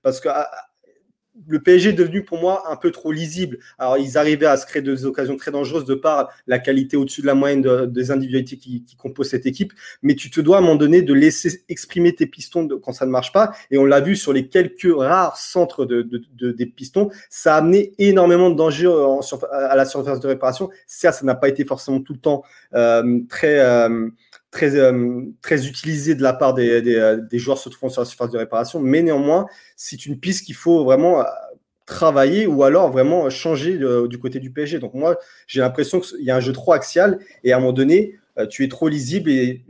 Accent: Lyon, Auvergne-Rhône-Alpes, France; moi je suis lyonnais, les gars, vous le savez

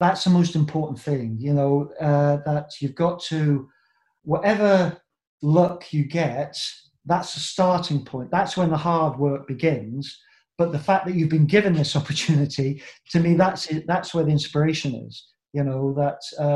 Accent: England, United Kingdom; born there; I was born in England, one of the wealthiest countries in the world.

